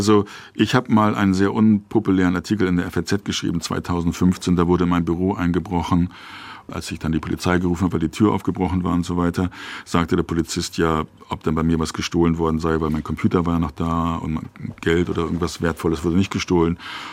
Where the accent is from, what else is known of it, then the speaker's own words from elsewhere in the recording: Lübeck, Schleswig-Holstein, Germany; also born or lived in Mölln; Ich bin in Mölln geboren und dann in Lübeck aufgewachsen